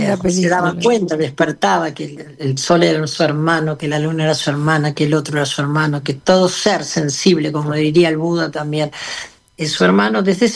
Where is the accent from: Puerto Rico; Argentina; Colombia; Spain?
Argentina; Mercedes, Buenos Aires Province; born there; Yo nací en Mercedes y pasaba los veranos y los fines de semana allá. La familia por parte de mamá es de Mercedes y mi papá era de Luján